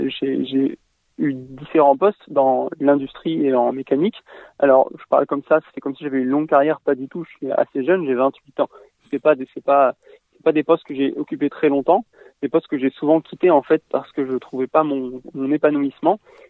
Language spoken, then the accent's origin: French; France; Effectivement, je suis français. J'habite en banlieue parisienne.